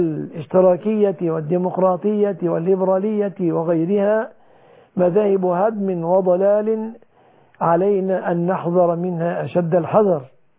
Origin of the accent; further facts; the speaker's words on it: Egypt; بلادنا مصر